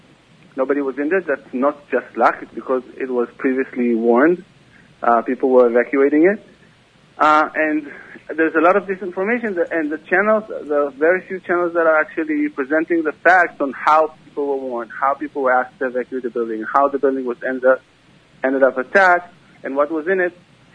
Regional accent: Jerusalem, Jerusalem District, Israel; any rocket fired at Israel, but particularly in Jerusalem, which is my hometown, breaks my heart.

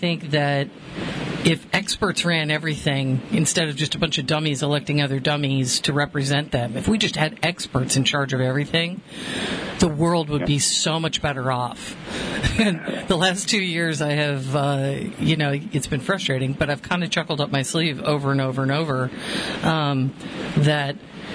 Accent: Ireland; I'm Irish. We lie for, just sport.

